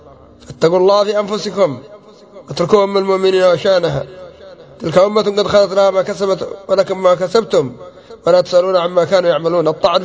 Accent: Yemen; كلهم كما يقال المثل عندنا في اليمن جدت الكلاب واحدة

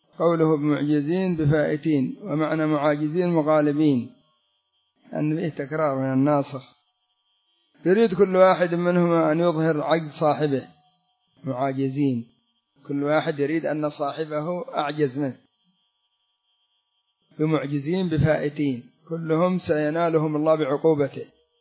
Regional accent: Yemen; كان عندنا في اليمن الأعلى نسأل الله السلامة، هذه البرك يجتمع أصحاب القرية

